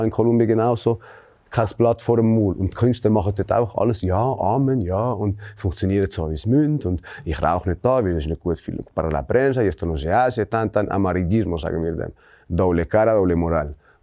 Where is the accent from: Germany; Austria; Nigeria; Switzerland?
Switzerland; ich bin Schweizer.